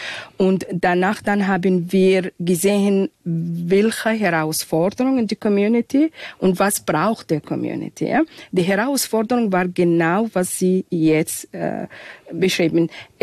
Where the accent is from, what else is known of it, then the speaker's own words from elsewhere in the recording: Sudan; German is a second language; Ja, ich bin aus dem Sudan. Sudan ist ein afrikanisch-arabisches Land.